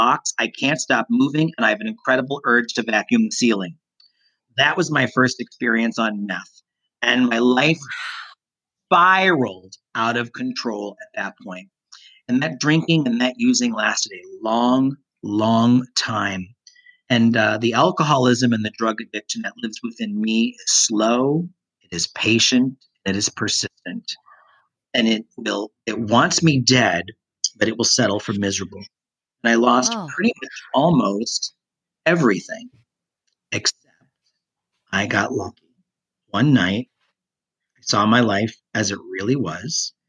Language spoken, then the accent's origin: English; New Hampshire, United States; And growing up in New Hampshire at the same time, Christine, there was this TV show called In Search